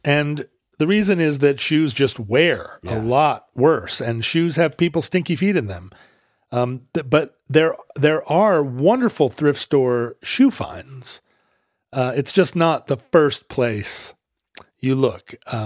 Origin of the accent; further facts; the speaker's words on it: Pacific Northwest, United States; Because we're from the Northwest, and Nike is a Portland, Oregon company.